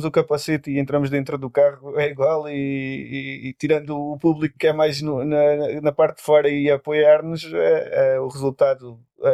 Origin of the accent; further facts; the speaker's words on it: Porto Alegre, Rio Grande do Sul, Brazil; Eu sou de Porto Alegre e, portanto, tenho uma prova em casa, literalmente.